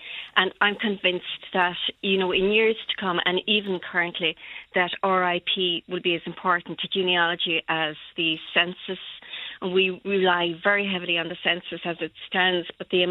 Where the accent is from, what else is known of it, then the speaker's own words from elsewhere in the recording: Tralee, Munster, Ireland; and I'm from Tralee, and I was up for the day